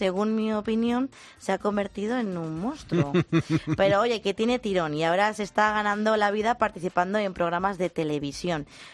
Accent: Valladolid, Castile and León, Spain; el premio se lo ha llevado mi tierra, se lo ha llevado Valladolid.

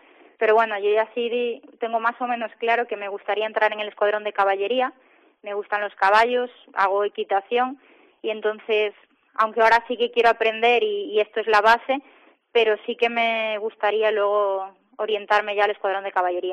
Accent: Arteixo, Galicia, Spain; Yo de Arteixo.

